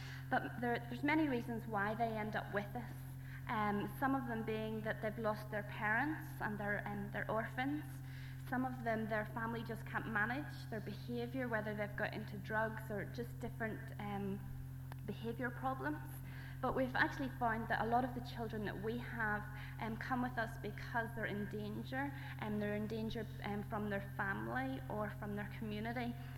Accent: Carryduff, Northern Ireland, United Kingdom; I was brought up in Carriduff. I'm now a member of Green Island Baptist Church.

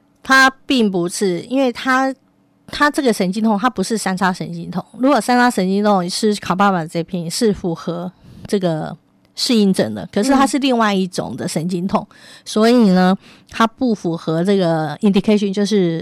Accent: Taiwan; 那这个基因坦白说在我们台湾人和东方人的话事实上是非常有意义的

